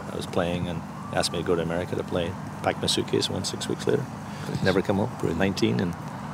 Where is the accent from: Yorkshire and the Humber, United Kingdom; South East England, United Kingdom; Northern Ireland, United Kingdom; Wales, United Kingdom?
Northern Ireland, United Kingdom; Derry; moved away as an adult; also born or lived in California; I'm from Derry, originally. Went out to California to play soccer in college a long time ago.